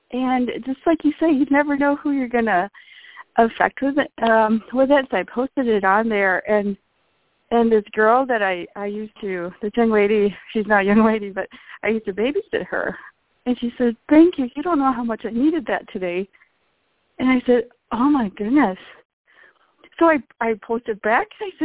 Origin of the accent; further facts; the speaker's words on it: Holland, Michigan, United States; I'm from Holland, Michigan.